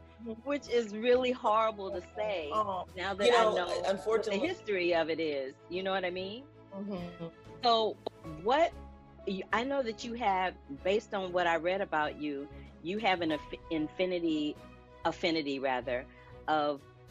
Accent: St. Louis, Missouri, United States; I am from St. Louis, Missouri. Y'all know this. I talk about being from St. Louis all the time.

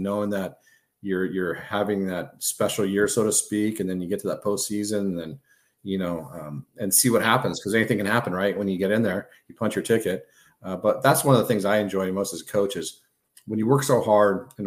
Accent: California, United States; You know, I'm from California

